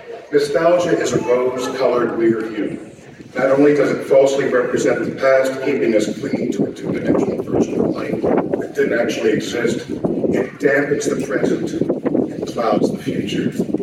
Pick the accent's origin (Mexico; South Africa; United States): United States; Philadelphia, Pennsylvania; moved away; This was driven home to me also because I'm from Philadelphia